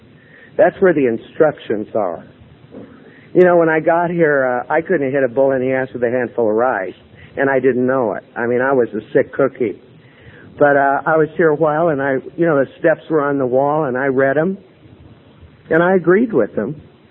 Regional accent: Los Angeles, California, United States; I'm a native Angeleno, born and raised in California. My father is a Swede, big Swede, born the first one born on this side of the ocean. My mother's an American Indian.

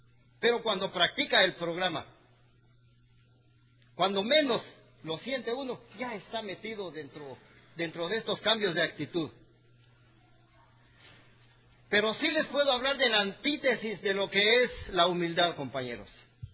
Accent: Cobán, Alta Verapaz, Guatemala; now in San Diego, United States; Soy de Guatemala. Y vieras el problema que tengo con el lenguaje.

